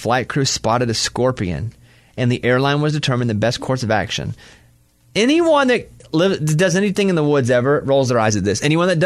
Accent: Arkansas, United States; Because, listen, I grew up in Arkansas, camped constantly.

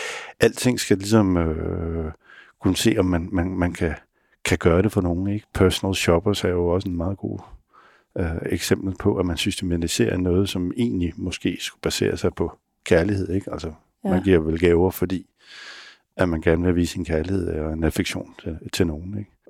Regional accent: Capital Region of Denmark, Denmark; Og så er jeg fra Vestegnen for øvrigt.

